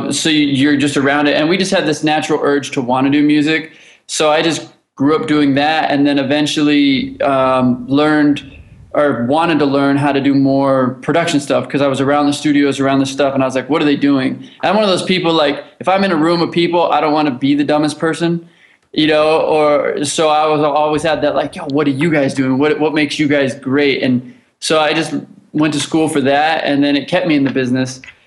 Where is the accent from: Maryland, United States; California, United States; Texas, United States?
California, United States; Los Angeles; I grew up in Los Angeles. I grew up here my whole life.